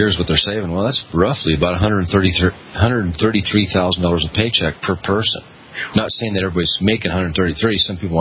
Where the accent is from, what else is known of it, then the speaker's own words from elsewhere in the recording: Peoria, Illinois, United States; born there; now in Boise, United States; I lived in Illinois. I was born in Peoria, Illinois, and then I moved out to Boise.